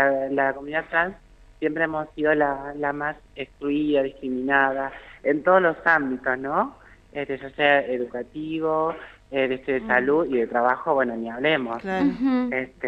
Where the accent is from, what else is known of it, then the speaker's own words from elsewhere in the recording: San Antonio Este, Río Negro, Argentina; Yo soy de San Antonio Este.